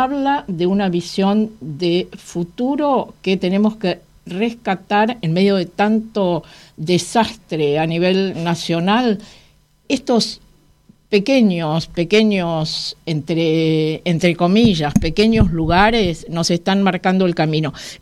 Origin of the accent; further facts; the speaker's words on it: Rojas, Buenos Aires Province, Argentina; el intendente de Rojas, mi pueblo, bueno, no hace falta que lo diga. Fui muy feliz los años que viví allí desde mi nacimiento y bastante más.